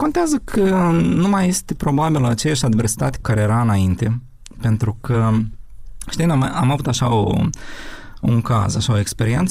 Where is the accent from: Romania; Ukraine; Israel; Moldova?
Ukraine